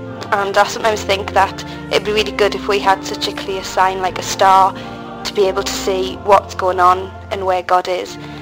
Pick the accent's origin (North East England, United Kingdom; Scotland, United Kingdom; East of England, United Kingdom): North East England, United Kingdom; Newcastle; I am from Newcastle.